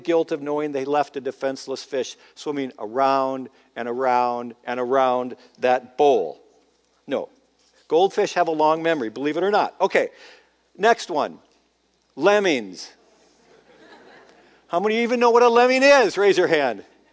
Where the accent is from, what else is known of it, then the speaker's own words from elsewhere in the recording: Minnesota, United States; Now, I used to think that, okay, I'm from Minnesota, give me a break.